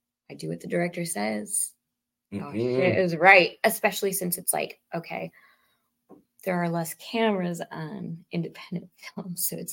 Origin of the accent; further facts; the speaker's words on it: Michigan, United States; also born or lived in Chicago; now in Sacramento, United States; I'm from Michigan.